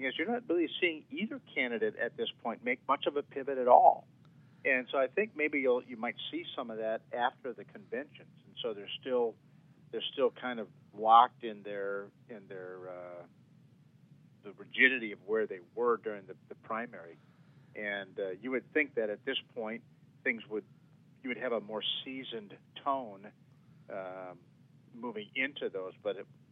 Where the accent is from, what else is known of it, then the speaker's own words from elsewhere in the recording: Wisconsin, United States; I'm from Northeast Wisconsin. We're one of the largest dairy and cheese producing areas in the world.